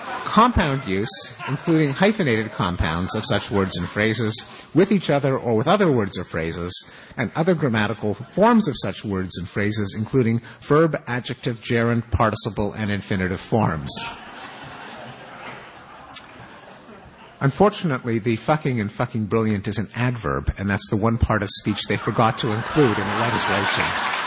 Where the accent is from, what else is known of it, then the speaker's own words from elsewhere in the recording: Quebec, Canada; where I grew up in Quebec, which was until recently a very devout Catholic society